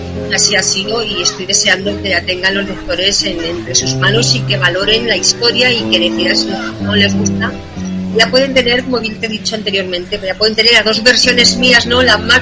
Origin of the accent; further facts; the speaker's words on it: Castilla-La Mancha, Spain; Muy buenos quesos y muy buen vino en La Mancha, en mi tierra.